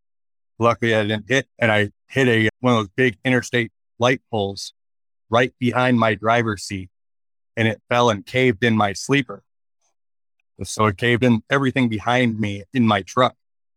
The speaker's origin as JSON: {"language": "English", "region": "Michigan", "country": "United States", "said": "we got out and moved back to, I'm from Michigan originally. We moved back to Michigan for a year."}